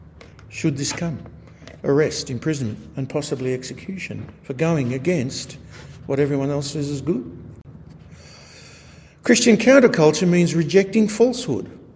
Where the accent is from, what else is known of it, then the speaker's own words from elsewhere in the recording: Australia; it still boggles my mind as an Aussie, seeing three nations that don't like each other, all in close proximity.